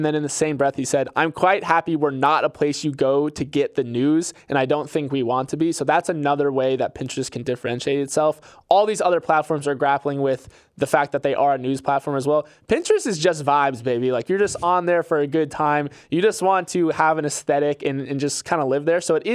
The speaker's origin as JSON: {"language": "English", "region": "Florida", "country": "United States", "said": "it's from my home state of Florida, Hillsborough County, which kind of encompasses the Tampa area."}